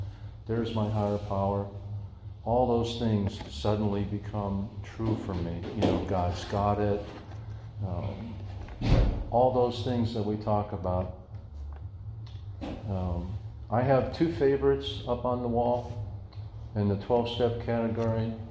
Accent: Wisconsin, United States; I was raised in Wisconsin, Lutheran church, and we had that kind of stuff.

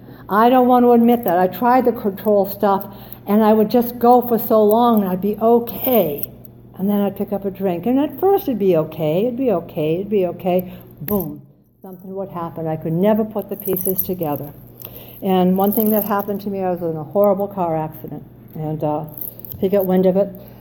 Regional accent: Boston, Massachusetts, United States; You know, I'm from Boston. No matter how tough it gets, I show up for work.

